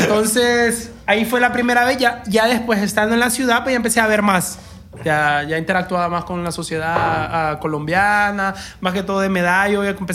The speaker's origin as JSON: {"language": "Spanish", "town": "La Ceiba", "region": "Atlántida", "country": "Honduras", "said": "En La Ceiba, yo soy de La Ceiba, una ciudad costera en el bello país de Honduras, en la mitad de Centroamérica."}